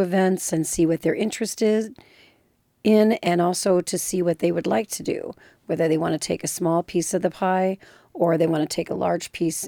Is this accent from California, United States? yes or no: no; Iowa, United States; I grew up in Northwest Iowa.